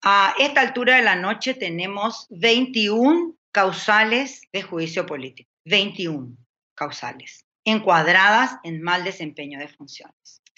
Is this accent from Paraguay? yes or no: yes; Paraguay; Te pido que la próxima vez le dediques a Paraguay un poco más que a Surinam. Existimos, somos el corazón de América.